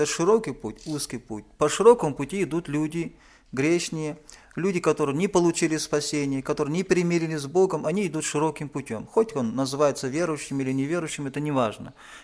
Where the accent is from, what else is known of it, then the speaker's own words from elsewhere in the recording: Kazakhstan; что я брат казах, могу здесь стоять